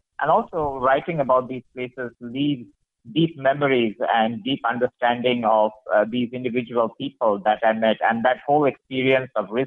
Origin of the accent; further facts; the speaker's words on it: India; they heard that I was from India.